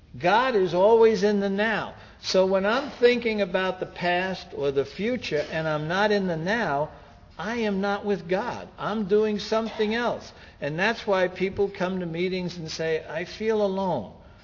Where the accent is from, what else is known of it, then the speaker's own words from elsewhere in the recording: New York, United States; I'm from New York. I can tell you, it's very difficult to get leverage on a guy like that.